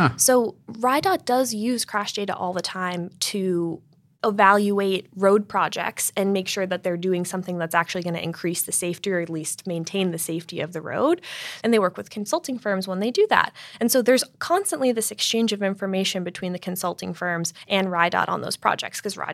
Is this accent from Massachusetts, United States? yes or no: yes; Massachusetts, United States; Like I'm from Massachusetts. I've been a reporter in Massachusetts before.